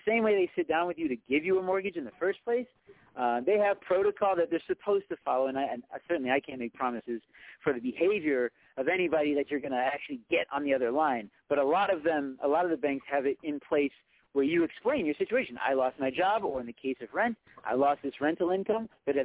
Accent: Chicago, Illinois, United States; I mean, I'm from Chicago

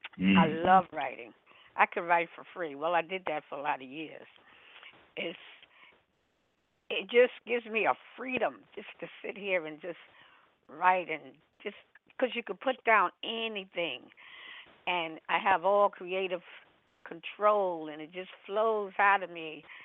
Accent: New York City, New York, United States; now in La Verne, United States; New York City.

